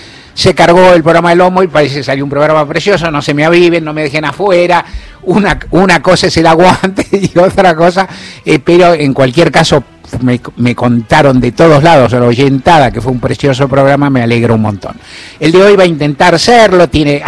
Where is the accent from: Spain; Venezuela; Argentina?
Argentina; somos argentinos